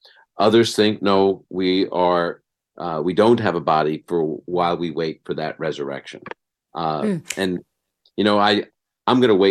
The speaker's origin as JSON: {"language": "English", "country": "United States", "tie": "born there", "said": "Well, I was born in America."}